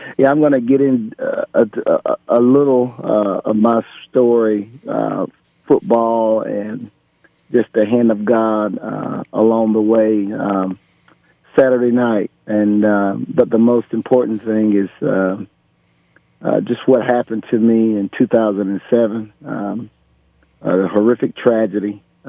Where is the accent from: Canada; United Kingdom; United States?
United States; Geneva, Alabama; Well, let me say, growing up in Geneva, Alabama, 8 years old, I had a dream that one day I could play for Coach Paul Bev Bryant.